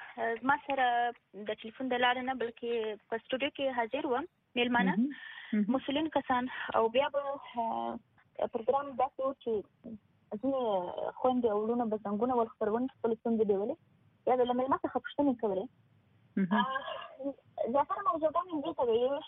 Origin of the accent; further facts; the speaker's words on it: Afghanistan; زه افغان یم زه یو شزیم زه د دې خور د دې مور د دې لور یم